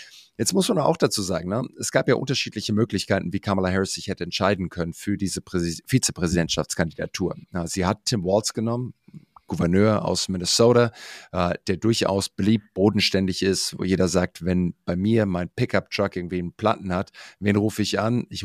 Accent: Heidelberg, Baden-Württemberg, Germany; Ich bin in Heidelberg groß geworden

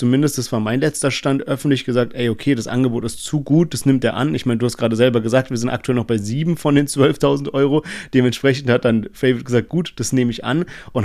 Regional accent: Heidelberg, Baden-Württemberg, Germany; wir kommen aus Heidelberg, und da kommt eben auch diese Connection her.

